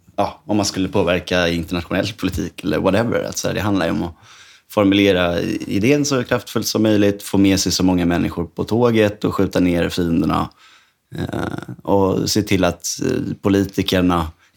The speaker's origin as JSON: {"language": "Swedish", "town": "Hässelby", "region": "Stockholm County", "country": "Sweden", "tie": "born or raised there", "said": "Nej, men jag är uppväxt i Hässelby. Jag har bott i både lägenhet och radhus och villa där."}